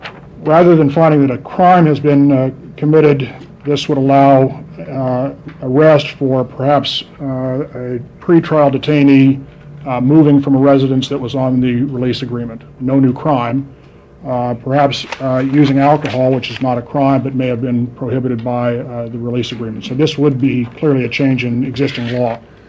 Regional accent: Eugene, Oregon, United States; I'm from Eugene.

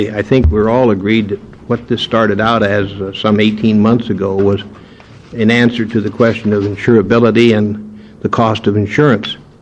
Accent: Scotland, United Kingdom; But being a Scotsman, I hate to take any chances

